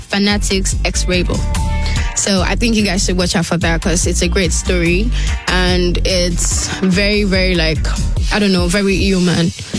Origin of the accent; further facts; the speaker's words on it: Nigeria; So it was amazing, especially being a Nigerian.